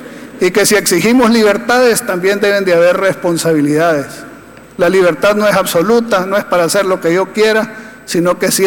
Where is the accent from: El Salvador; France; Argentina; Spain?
El Salvador; Eso no es lo que nos define como salvadoreños ni lo que nos debe definir como país.